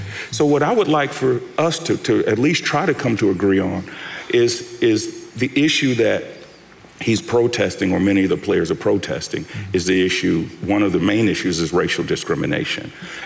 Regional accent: United States; let me be very clear that I'm so glad I'm an American and I can't think of a better country to live in.

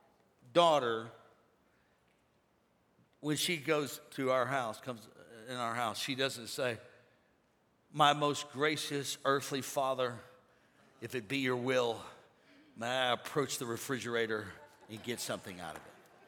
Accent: Missouri, United States; born there; now in Florida, United States; I identify as an American. On my driver's license, it says that I am a resident of Florida. Born in Missouri.

